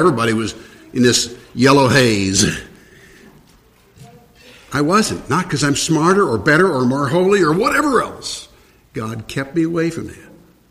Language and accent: English; Midwest, United States; I want to take a privilege that I have as a Midwesterner among Midwesterners.